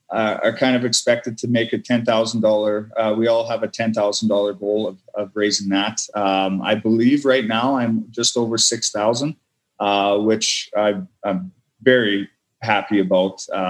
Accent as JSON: {"language": "English", "town": "Beggarville", "country": "United States", "tie": "born or raised there", "also_born_or_lived": "St. Paul", "said": "So I was born in St. Paul, and I lived there till I think I was 7 when my family moved to Beggarville."}